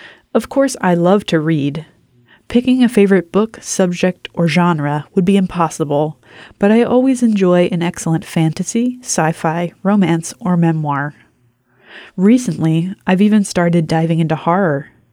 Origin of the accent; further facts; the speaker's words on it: Minnesota, United States; moved away as an adult; I grew up in Minnesota, but moved to Arizona for college and to begin my career as a fine arts photographer slash printmaker.